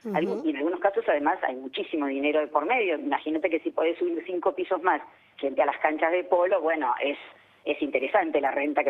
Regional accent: Buenos Aires, Argentina; ya que somos porteños, bueno, poder recuperar nuestro contacto con el Río de la Plata

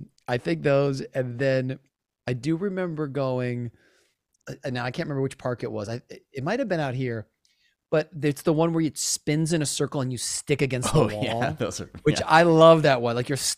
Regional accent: Wisconsin, United States; I grew up in Wisconsin, and at my school, if you behaved well, you got to go to Six Flags Great America outside Chicago.

